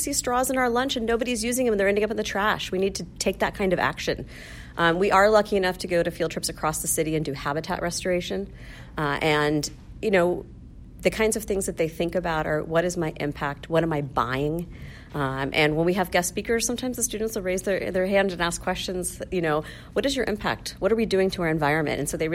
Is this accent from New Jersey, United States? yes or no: no; Kentucky, United States; now in San Francisco, United States; I grew up in Kentucky and in a part of the country where we didn't really talk about environmental issues. And so when I came to San Francisco, there were so many things that were new